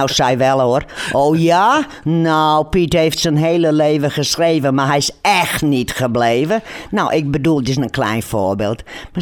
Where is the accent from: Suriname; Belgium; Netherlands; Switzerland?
Netherlands; Friesland; Ik weet natuurlijk, ik ben een Fries, hè?